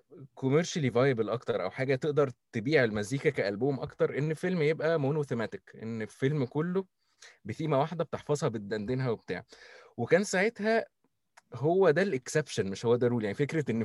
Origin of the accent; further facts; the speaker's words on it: Egypt; يعني دايما عندنا كمصريين اوبسيشن بفكره اللي هو ان لازم يبقى فيه تيمه